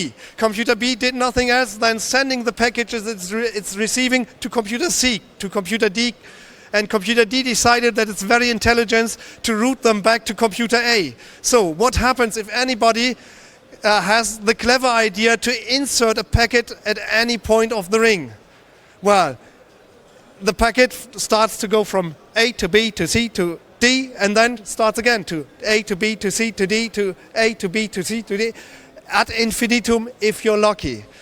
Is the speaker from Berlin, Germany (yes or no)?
no; Bremen, Germany; English is a second language; I'm from Bremen, and you probably find me around there.